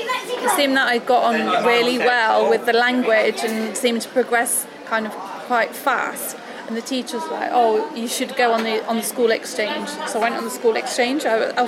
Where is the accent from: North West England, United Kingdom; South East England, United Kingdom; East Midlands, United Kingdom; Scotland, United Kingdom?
East Midlands, United Kingdom; Underwood; now in Spain; little village called Underwood, which is between Nottingham and Derbyshire. I've got to say that, because I'm not from Nottingham.